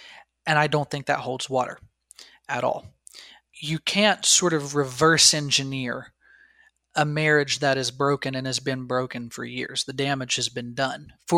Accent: Appalachia, United States; I come from Appalachia. We are hillbillies through and through.

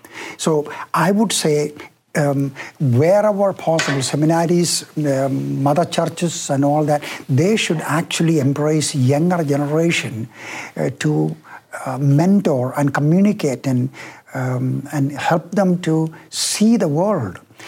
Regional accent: United States; I'm, you know, in this I'm very American, that is pragmatic.

